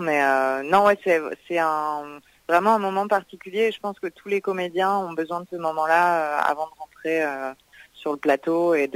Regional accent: Corsica, France; Donc faut savoir que moi, je suis originaire de Corse, je suis pas du tout de la région lyonnaise à la base.

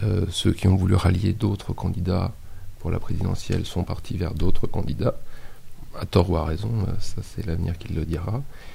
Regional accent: Bourgoin, Auvergne-Rhône-Alpes, France; Donc, je suis de Bourgoin.

